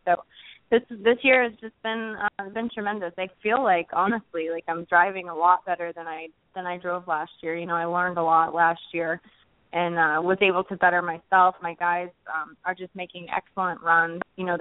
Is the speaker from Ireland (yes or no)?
no; Texas, United States; I'm excited to have gotten the win there in Dallas in my home state.